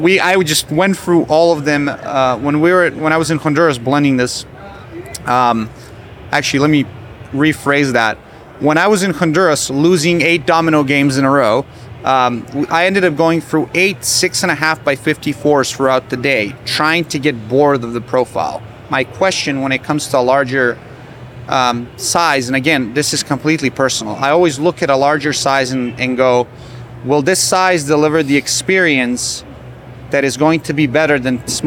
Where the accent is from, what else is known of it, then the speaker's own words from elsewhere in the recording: Serbia; back home, I grew up in Serbia.